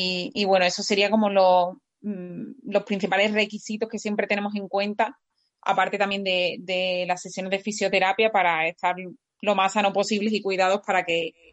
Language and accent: Spanish; Huelva, Andalusia, Spain; que yo soy de Huelva y no estoy casi nunca por allí